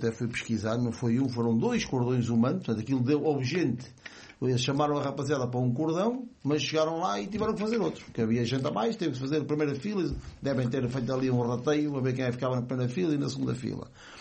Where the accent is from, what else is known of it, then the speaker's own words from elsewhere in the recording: Lisbon, Portugal; born there; Que é a maternidade VIP de Lisboa. Mas então acho que a maternidade onde eu nasci vai agora ser fechada.